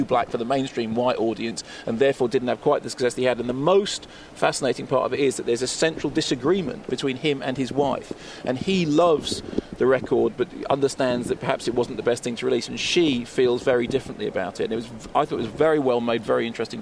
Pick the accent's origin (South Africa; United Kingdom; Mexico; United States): United Kingdom; Barnet, London; clearly I'm from Barnet rather than the Bronx.